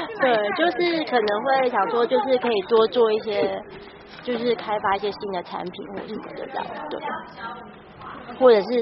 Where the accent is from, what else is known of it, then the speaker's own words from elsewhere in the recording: Taoyuan, Taiwan; also born or lived in Banqiao; now in Hualien, Taiwan; 我是桃园人，然后我先生是板桥，我们是从板桥过来的，嗯。就来花莲大概快三年了，快三年